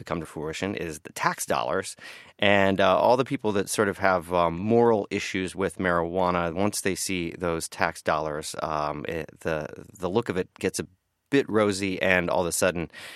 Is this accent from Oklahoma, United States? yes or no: no; Florida, United States; So I'm from Florida. I'm a Miami resident